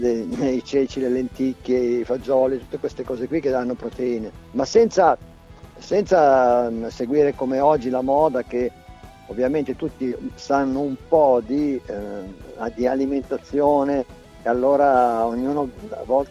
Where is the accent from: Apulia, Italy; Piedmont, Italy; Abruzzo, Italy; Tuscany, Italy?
Abruzzo, Italy; Io sono abruzzese, sono nato tra le montagne d'Abruzzo.